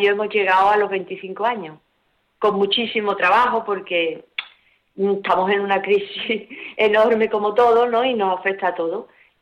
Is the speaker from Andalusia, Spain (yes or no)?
yes; Guillena, Andalusia, Spain; Mira, Guillena es un pueblo muy bonito, muy acogedor para todo el mundo. Guillena, su gente son fabulosas, no porque sea mi pueblo